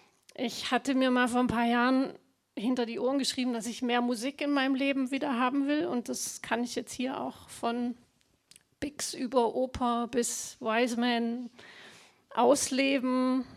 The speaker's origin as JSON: {"language": "German", "town": "Rottweil", "region": "Baden-Württemberg", "country": "Germany", "said": "Ich komme aus Rottweil, das ist nicht allzu weit weg."}